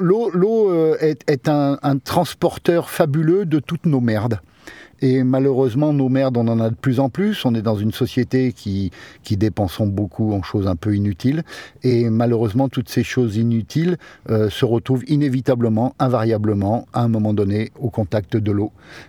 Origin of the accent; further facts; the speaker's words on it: Lyon, Auvergne-Rhône-Alpes, France; on est lyonnais de base